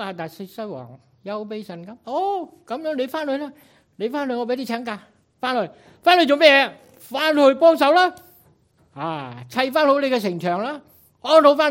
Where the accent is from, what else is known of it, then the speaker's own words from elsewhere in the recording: Vietnam; moved away; 大家都知道我系从越南嚟嘅，喺越南大家都明白啊